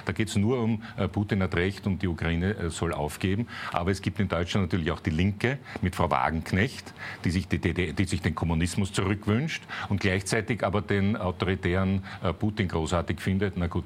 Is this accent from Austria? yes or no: yes; Austria; Wir als Österreicher unterstützen militärisch nicht, weil wir militärisch neutral sind